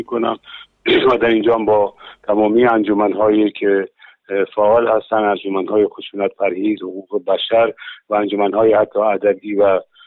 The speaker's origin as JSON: {"language": "Persian", "region": "Kermanshah", "country": "Iran", "tie": "born or raised there", "said": "در شهر کرمانشاه به دنیا آمدم و تحصیلات ابتدایی و دبیرستانی رو در همون شهر به پایان رساندم."}